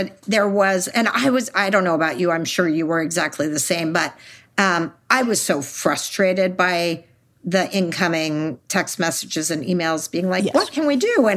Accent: Texas, United States; I'm from Texas. The stories are bad, bad out of Texas.

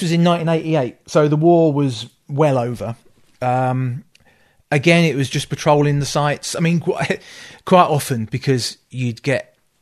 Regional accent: South East England, United Kingdom; we moved down south, down to Kent. I grew up in Kent.

